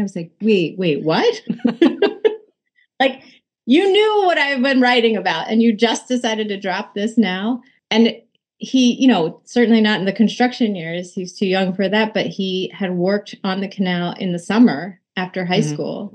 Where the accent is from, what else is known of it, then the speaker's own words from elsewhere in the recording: United States; I grew up in the United States, even as much time as I spent there.